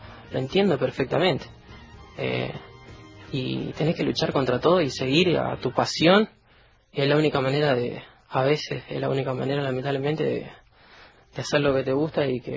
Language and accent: Spanish; Argentina